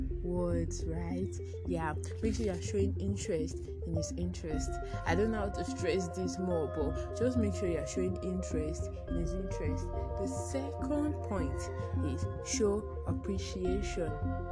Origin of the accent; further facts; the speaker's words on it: Nigeria; accent: Nigerian Yoruba; I'm a Nigerian. I am Yoruba. I have the Nigerian Yoruba accent